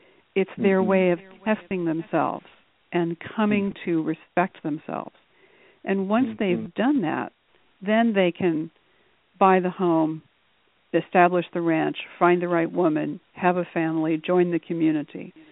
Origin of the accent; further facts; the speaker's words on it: Japan; I grew up in Japan, which was a very rich, wonderful experience. I went to a school with 40 nationalities represented by the student body.